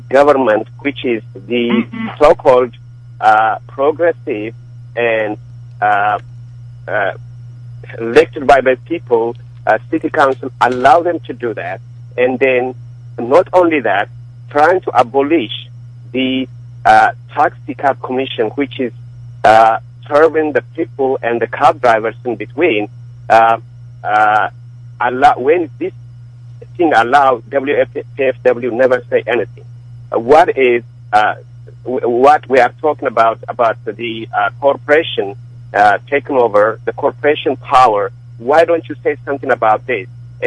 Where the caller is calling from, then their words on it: Washington, District of Columbia, United States; Yes, I'm calling from Washington, D.C.